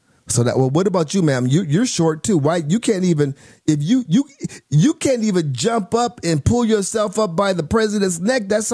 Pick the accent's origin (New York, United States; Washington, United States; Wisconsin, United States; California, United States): Wisconsin, United States; Milwaukee; I was there. I was in Milwaukee. That's my hometown, by the way.